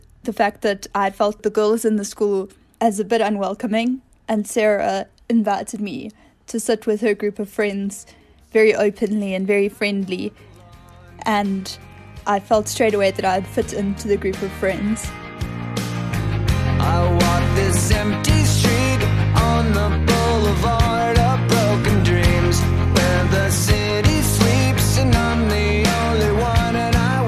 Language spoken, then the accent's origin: English; Durban, KwaZulu-Natal, South Africa; We were both born and bred in Durban.